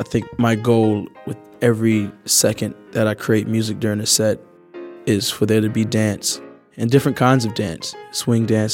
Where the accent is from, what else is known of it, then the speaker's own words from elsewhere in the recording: Charlotte, North Carolina, United States; from Charlotte, North Carolina. I play the piano. My music does convey that I'm from the South.